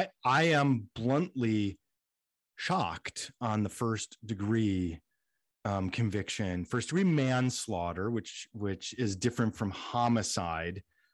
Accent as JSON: {"language": "English", "town": "Minneapolis", "region": "Minnesota", "country": "United States", "tie": "born or raised there", "said": "And I grew up in Minneapolis, by the way."}